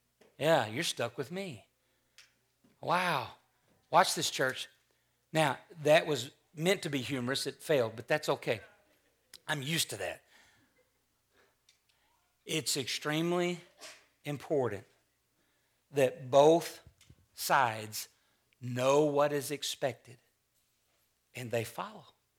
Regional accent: United States; And for me, as an American, and if you will, a young man in America

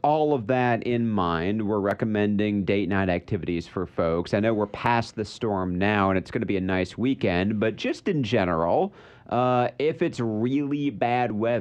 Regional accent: Michigan, United States; also born or lived in New Jersey; And I grew up in Michigan, where just, like, tropical storms, hurricanes, like, that's not an issue there.

